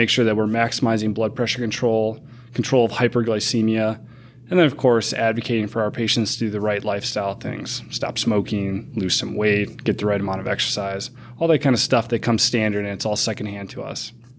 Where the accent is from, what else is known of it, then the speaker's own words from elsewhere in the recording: Wisconsin, United States; I grew up in Wisconsin, went to med school in Milwaukee, did my residency here